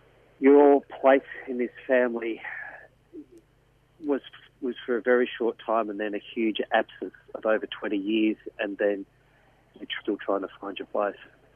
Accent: Yarrawonga, Victoria, Australia; I grew up in Yarrawonga in Victoria, so Yarrawonga is only 50 kilometres from Shepparton.

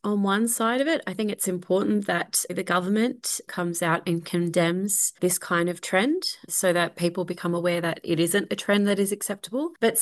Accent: Australia; we collectively as Australian citizens go, this is not what we're about.

